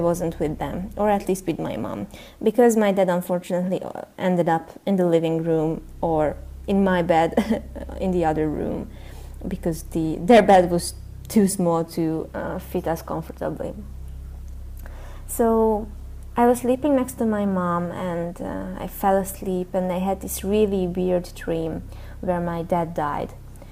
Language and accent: English; Hungary; I'm from Hungary.